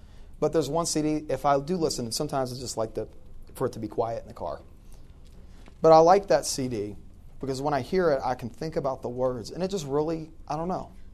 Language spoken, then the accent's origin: English; Louisiana, United States; I remember a few times, I'm from Louisiana, and in certain parts of where we would go knocking doors